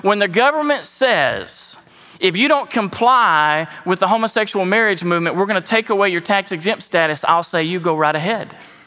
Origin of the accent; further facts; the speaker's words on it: the South, United States; I mean, I know we grew up in the South. Y'all follow me, don't you?